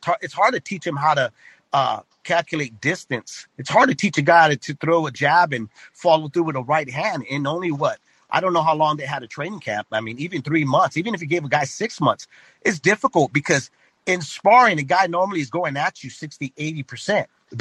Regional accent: California, United States; I grew up in the Bay Area, but I live here in the Valley now.

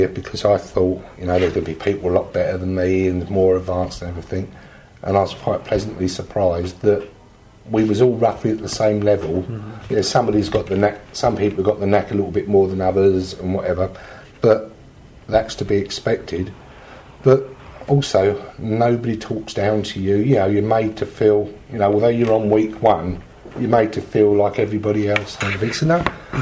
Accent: Stansted, East of England, United Kingdom; I come from Stansted, Essex

